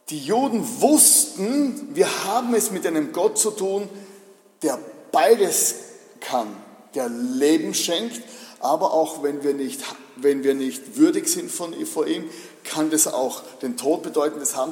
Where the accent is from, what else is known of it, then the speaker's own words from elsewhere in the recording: Leutschach, Styria, Austria; ich komme aus Leutschach, das ist das andere Ende von der südsteirischen Weinstraße, 500 Einwohner und mein Elternhaus ist 3 Kilometer außerhalb von diesem Dorf und was ich sehr schnell bemerkt habe, es ist furchtbar langweilig.